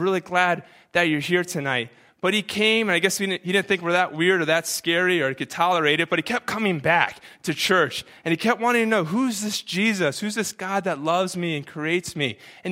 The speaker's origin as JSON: {"language": "English", "town": "Greenwich", "region": "Connecticut", "country": "United States", "tie": "born or raised there", "said": "I remember growing up in Greenwich, Connecticut"}